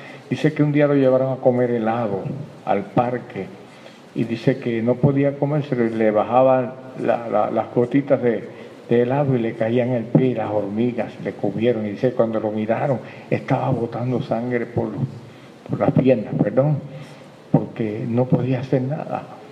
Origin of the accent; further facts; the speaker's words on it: Caguas, Puerto Rico; yo he oído un testimonio en mi país, ¿verdad? Yo vengo de la capital del mundo, de Caguas